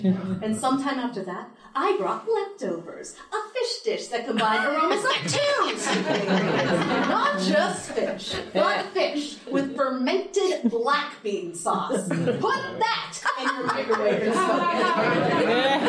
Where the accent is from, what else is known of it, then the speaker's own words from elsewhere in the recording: Silicon Valley, California, United States; I grew up in Silicon Valley, where the wave of immigrant engineers meant that my classes were 40% Asian